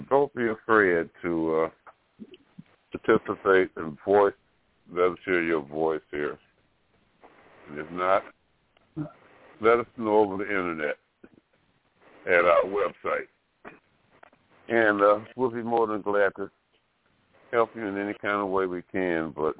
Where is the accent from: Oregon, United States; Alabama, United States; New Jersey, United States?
Alabama, United States; especially in a lot of the southern places, I'm personally from Alabama, and we had, you know, like I say, my godmother had a little convenience store in the community